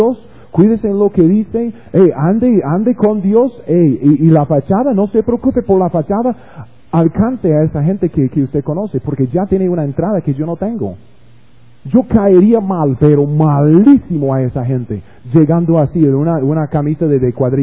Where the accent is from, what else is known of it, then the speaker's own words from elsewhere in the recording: United States; Spanish is a second language; Yo sé, yo soy gringo, a veces no entiendo bien el español.